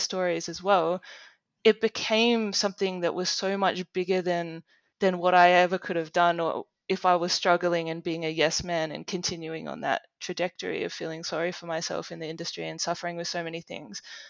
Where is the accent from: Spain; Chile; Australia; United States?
Australia; Adelaide, South Australia; I came from Adelaide